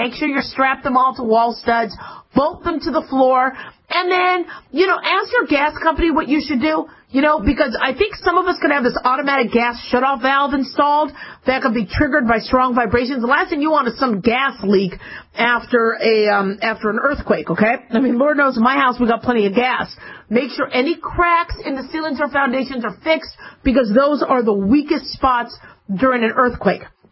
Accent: California, United States; born there; I was born in California, so I still consider myself a Californian.

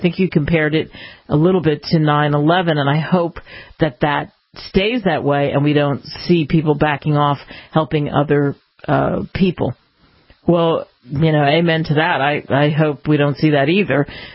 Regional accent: United States; Listen, I'm an American.

